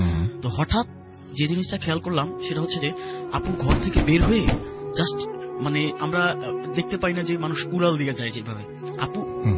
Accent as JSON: {"language": "Bangla", "town": "Motijheel", "region": "Dhaka Division", "country": "Bangladesh", "said": "এসছি মতিঝিল থেকে।"}